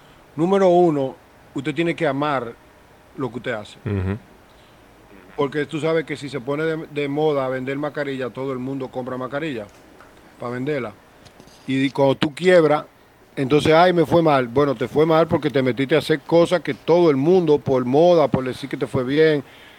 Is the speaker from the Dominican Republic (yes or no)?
yes; Dominican Republic; yo soy el dominicano que más alto ha llegado en esos departamentos en Grandes Ligas.